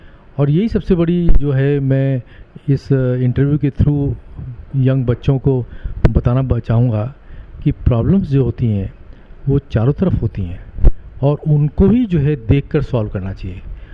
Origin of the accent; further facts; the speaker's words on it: Lucknow, Uttar Pradesh, India; मेरा जन्म लखनऊ में हुआ 1950 में। उसके बाद मैं वहीं पर मैं पढ़ा।